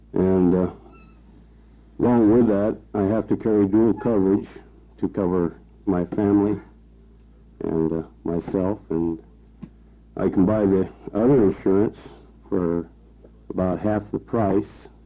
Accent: Klamath Falls, Oregon, United States; from Klamath Falls.

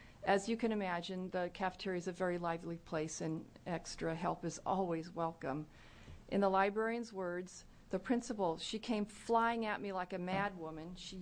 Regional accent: Portland, Oregon, United States; I'm from Portland, where I grew up.

